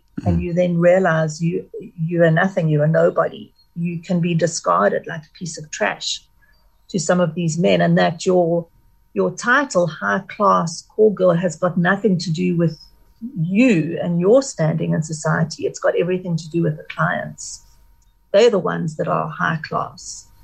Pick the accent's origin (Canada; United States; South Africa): South Africa; growing up in South Africa, our society was divided very much along racial lines.